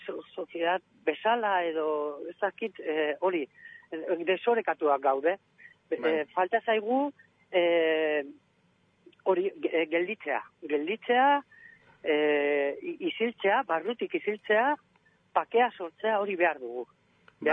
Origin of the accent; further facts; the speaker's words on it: Pamplona, Navarre, Spain; Bai, ni Iruñakoa naiz.